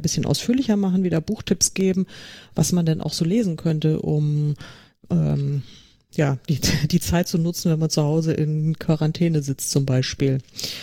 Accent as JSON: {"language": "German", "town": "Munich", "region": "Bavaria", "country": "Germany", "said": "Und komme ursprünglich tatsächlich aus München, auch wenn man es mir im Podcast nicht anhört, aber ich bin eine echte Münchnerin. Und ich kann auch bayerisch, wenn es sein muss."}